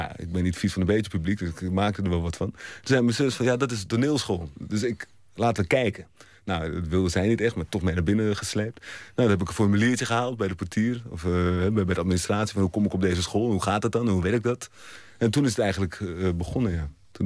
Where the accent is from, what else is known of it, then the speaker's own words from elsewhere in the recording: Rotterdam, South Holland, Netherlands; accent: Rotterdam; En ik kom uit Rotterdam